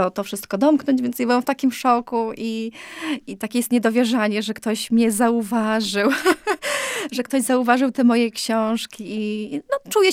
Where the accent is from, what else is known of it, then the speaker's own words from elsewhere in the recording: Śniadowo, Podlaskie Voivodeship, Poland; ja pochodzę ze Śniadowa